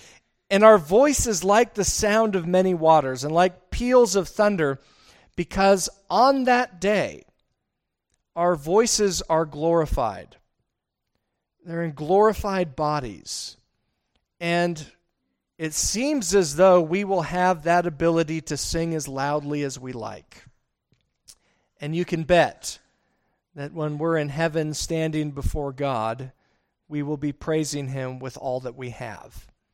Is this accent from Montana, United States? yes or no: yes; Montana, United States; or just because we're from Montana and you don't hear the ocean